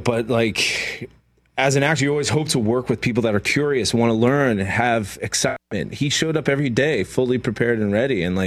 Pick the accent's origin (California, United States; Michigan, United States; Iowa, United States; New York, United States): New York, United States; Queens; Like growing up in New York and Queens, you don't have gardens.